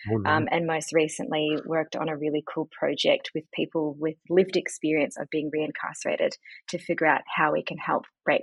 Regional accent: New Zealand; moved away as an adult; now in Australia; In terms of where I'm from New Zealand originally, or actually I'm Iranian, but raised in New Zealand. And then I moved to Australia in 2005 to study law.

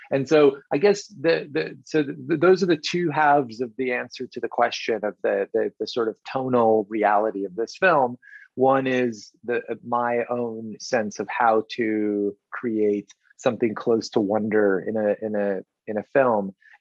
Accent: Tel Aviv, Tel Aviv District, Israel; now in London, United Kingdom; I was born here in London. I lived here until I was three, and then we moved to Tel Aviv

